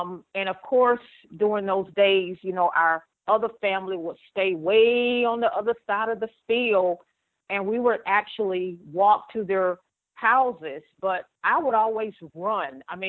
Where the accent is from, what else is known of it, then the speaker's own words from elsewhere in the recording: Ocala, Florida, United States; Well, I grew up in a little town called Ocala, Florida. That's about 30 miles from Gainesville, Florida.